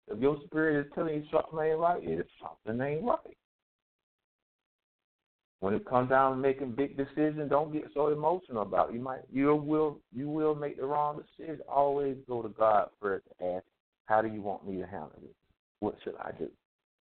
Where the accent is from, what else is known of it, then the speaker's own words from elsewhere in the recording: Rocky Mount, North Carolina, United States; This young girl from my hometown, Rocket Mount